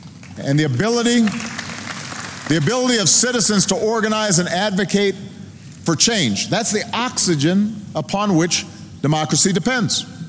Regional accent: Chicago, Illinois, United States; My hometown of Chicago was infamous for Al Capone and the mob and organized crime corrupting law enforcement.

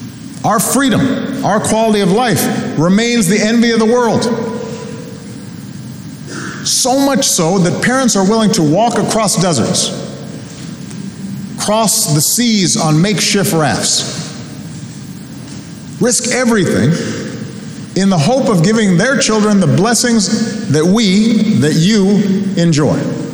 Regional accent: United States; And as an American, we're famously disdainful of government.

